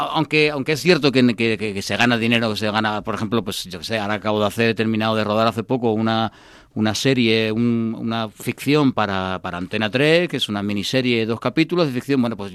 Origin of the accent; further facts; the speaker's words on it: Seville, Andalusia, Spain; born there; also born or lived in Cádiz; now in Madrid, Spain; aunque nací en Sevilla, tengo más, actualmente más raíces en Cádiz, aunque vivo en Madrid desde el año 80, pero bueno, a Cádiz voy cada dos por tres